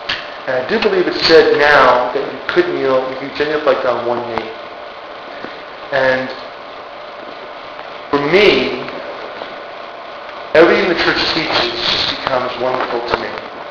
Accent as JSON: {"language": "English", "region": "New York", "country": "United States", "tie": "born or raised there", "said": "When we were growing up in New York, and we still do this"}